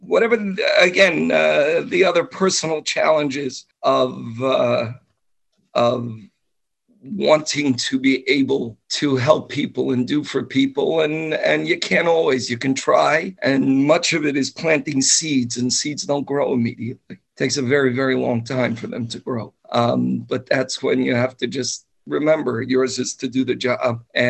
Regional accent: Passaic, New Jersey, United States; I like to tell people I grew up in Passaic when it was a nice, quiet little town

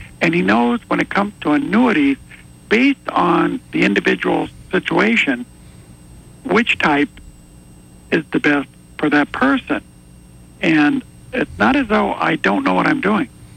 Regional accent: Omaha, Nebraska, United States; but I'm born and raised in Omaha, but you know that is where Warren Buffett comes from.

